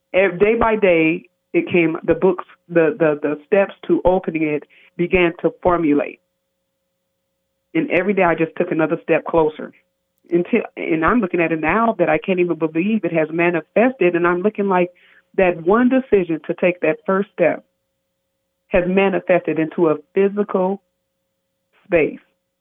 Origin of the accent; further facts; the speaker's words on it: Iowa, United States; Do you know I had never been into a bookstore when I grew up in Iowa, only to the school library, which I fell in love with.